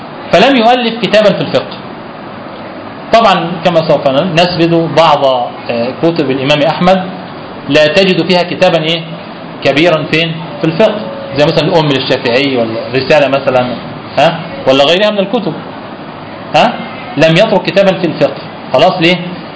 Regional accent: Egypt; طبعا احنا عندنا في مصر كم مفتي؟

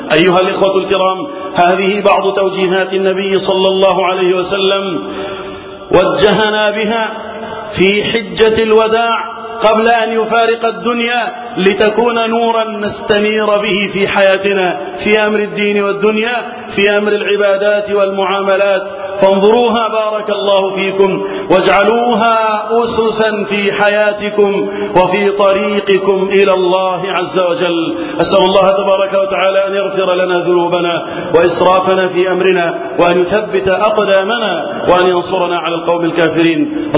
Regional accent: Egypt; اللهم احفظ بلدنا مصر وسائر بلاد المسلمين من الفتن

